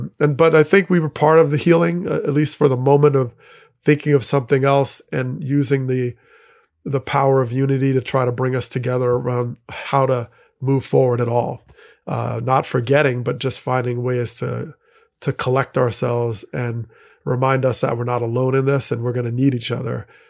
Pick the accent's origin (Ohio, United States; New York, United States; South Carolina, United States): New York, United States; because growing up in New York, I remember, I think it was in 94 or somewhat earlier, a truck drove in and tried to like blow up by the lower level through the docks.